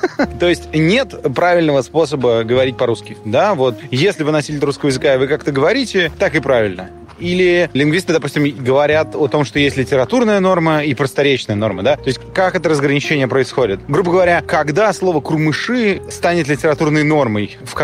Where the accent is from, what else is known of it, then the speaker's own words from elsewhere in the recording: Saint Petersburg, Russia; Я же родом из Петербурга, и как любой уважающий себя петербуржец